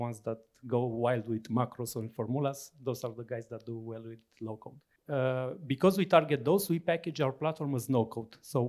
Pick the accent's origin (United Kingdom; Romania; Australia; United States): Romania; English is a second language; So I didn't feel that that the fact that I was from Romania created a problem.